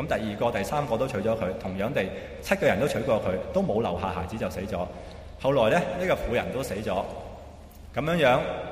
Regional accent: China; 所以呢个假设唔会系我哋中国人问出嚟嘅。

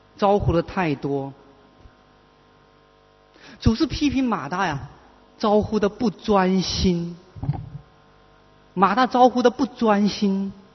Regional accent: Hong Kong; 你看看我们香港人真的很忙啊

